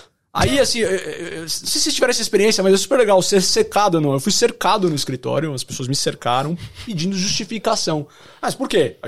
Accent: São Paulo, Brazil; Eu sou da Moca, São Paulo, eu peço pizza no mesmo lugar sempre.

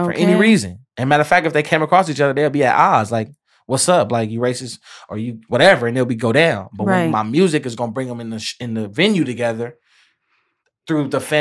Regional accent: Compton, California, United States; And I'm from Compton. Like, just the brand of Compton alone already speaks volumes

